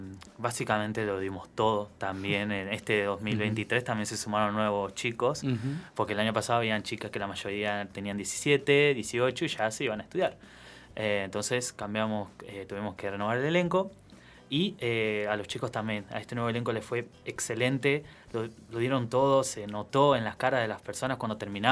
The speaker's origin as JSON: {"language": "Spanish", "town": "Santa Isabel", "region": "La Pampa", "country": "Argentina", "tie": "born or raised there", "moved": "as an adult", "lives_now": "Santa Rosa, Argentina", "said": "yo no soy de Santa Rosa, yo soy de Santa Isabel. Me nací y me crié ahí hasta mis 18 años y después, cuando terminé el secundario, ya me vine acá a estudiar."}